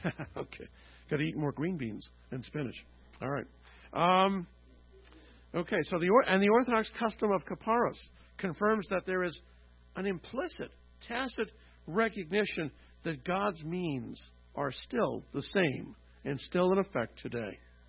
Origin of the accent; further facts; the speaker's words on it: Canada; now in New Jersey, United States; tougher than the weathers that I grew up in Canada.